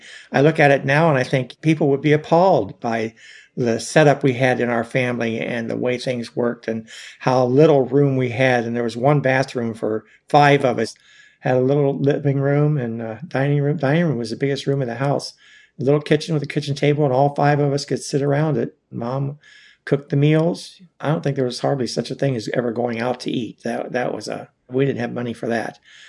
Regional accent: Akron, Ohio, United States; born there; I was born on April 15th, back in 1948, in Akron, Ohio.

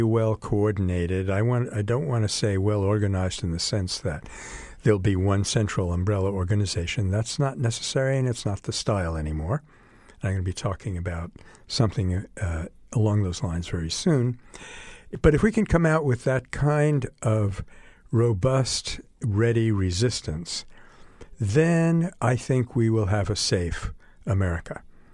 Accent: Brooklyn, New York, United States; So moving on now to my hometown, Brooklyn, New York.

